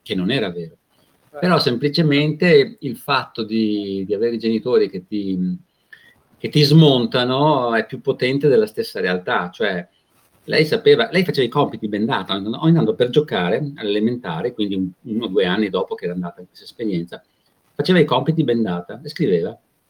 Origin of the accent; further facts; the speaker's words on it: Veneto, Italy; Io ho un amico che conosco molto bene dalle mie parti, del Veneto